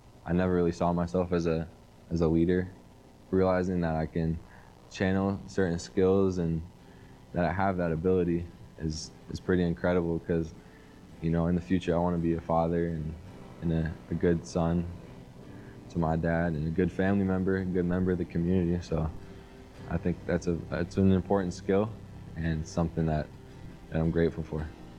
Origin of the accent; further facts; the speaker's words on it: Minnesota, United States; I'm from Minnesota.